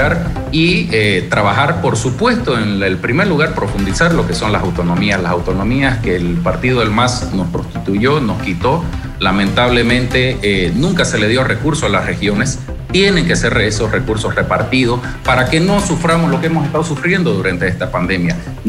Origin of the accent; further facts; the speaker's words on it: Santa Cruz, Bolivia; Como cruceño, yo aspiro a que podamos exportar este know-how que tenemos acá en Santa Cruz para todos los departamentos de Bolivia